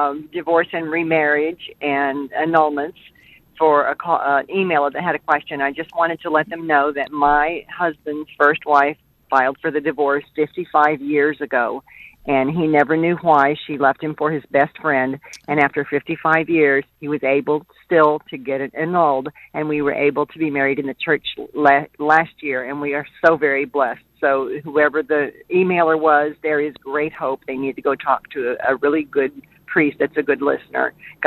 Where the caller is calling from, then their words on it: Rockport, Texas, United States; I'm calling from Rockport, Texas.